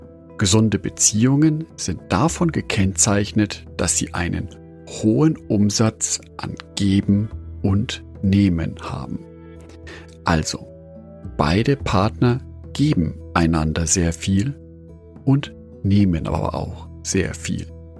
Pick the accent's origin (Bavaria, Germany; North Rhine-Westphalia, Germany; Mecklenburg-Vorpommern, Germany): Bavaria, Germany; Nuremberg; für mich als Nürnberger noch eine Einschränkung des Bewegungsradius auf 15 Kilometer